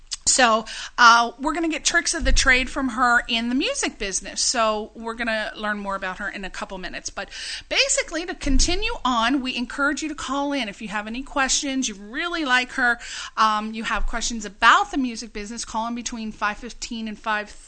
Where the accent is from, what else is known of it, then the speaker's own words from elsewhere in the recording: East Coast, United States; Anyway, I'm from the East Coast, so we know all about Jersey.